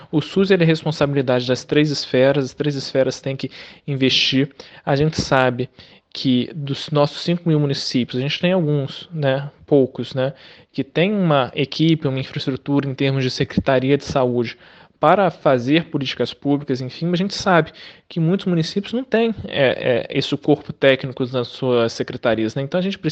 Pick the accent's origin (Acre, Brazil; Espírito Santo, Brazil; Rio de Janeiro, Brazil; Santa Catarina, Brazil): Rio de Janeiro, Brazil; Nós que somos do Rio de Janeiro, nós sabemos disso.